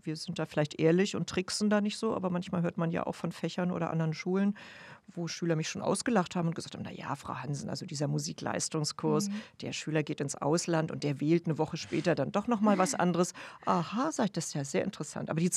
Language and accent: German; Schleswig-Holstein, Germany; Ich bin irgendwie mehr so ein Landtyp, okay. Irgendwie so ein Nordtyp auch irgendwo. Ich komme ja selbst aus Schleswig-Holstein. Ich brauche mal irgendwas mit Meer.